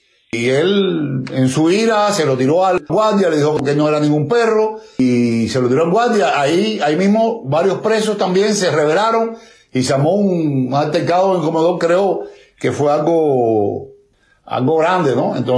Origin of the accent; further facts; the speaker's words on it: Cuba; somos cubanos, nuestra patria es la madre de todos nosotros